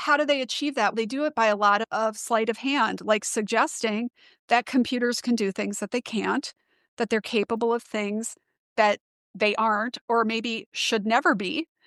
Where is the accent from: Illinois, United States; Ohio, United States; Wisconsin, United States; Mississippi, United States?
Wisconsin, United States; I'm from the Midwest, I'm from Wisconsin.